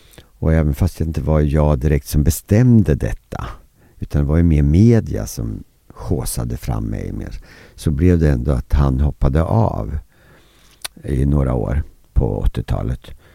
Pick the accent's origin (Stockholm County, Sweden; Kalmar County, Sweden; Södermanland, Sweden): Södermanland, Sweden; Eskilstuna; jag kom ju från Eskilstuna